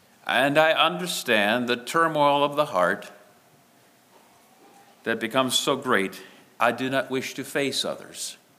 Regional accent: Minnesota, United States; And I'm from Minnesota, and there is a sense in me that still gets goosebumps when there is a powerful blizzard, as long as I don't have to travel in it.

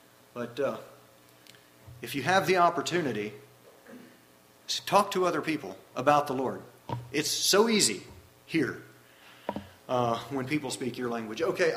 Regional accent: United States; But I'm still American enough that I couldn't just be too self-assertive and use my elbows.

